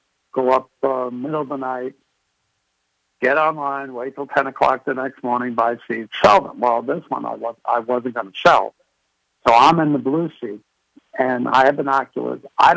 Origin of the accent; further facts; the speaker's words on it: Staten Island, New York, United States; Jerry, I grew up in Staten Island. You were in the Staten Island Advance, you know, every column.